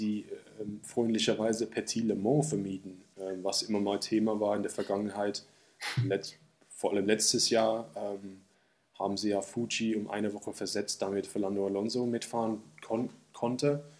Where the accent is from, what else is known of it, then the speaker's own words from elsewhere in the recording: England, United Kingdom; aus persönlichen Erfahrungen als Engländer